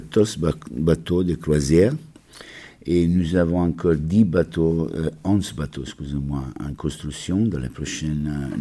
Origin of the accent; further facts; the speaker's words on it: Italy; je suis italien aussi